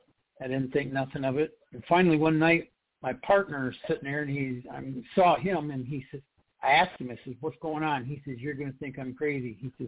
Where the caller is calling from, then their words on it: Florida, United States; I'm in Florida.